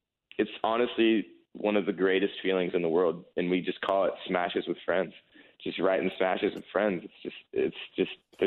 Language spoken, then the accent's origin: English; West Coast, United States; I come from the West Coast, you know what I mean?